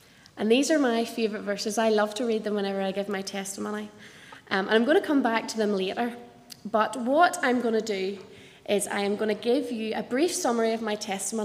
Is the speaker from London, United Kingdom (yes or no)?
no; Ballymena, Northern Ireland, United Kingdom; born there; So I was born in Ballymena, and I was saved early in life.